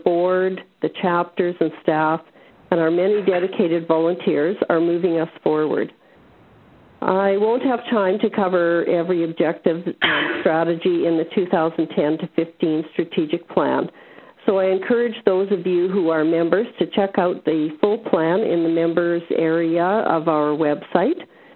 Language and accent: English; Saskatoon, Saskatchewan, Canada; You know that the 2012 conference will be held in my hometown, Saskatoon, followed by Ottawa in 2013 and Halifax in 2014.